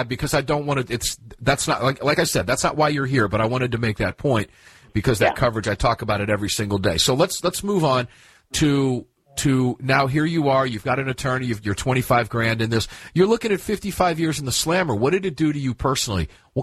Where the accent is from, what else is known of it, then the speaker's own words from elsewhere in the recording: Florida, United States; coming out of my hometown in Florida